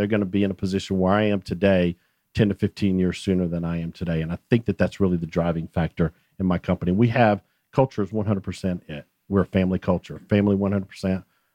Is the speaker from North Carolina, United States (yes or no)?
yes; Salisbury, North Carolina, United States; back in my hometown of Salisbury, North Carolina.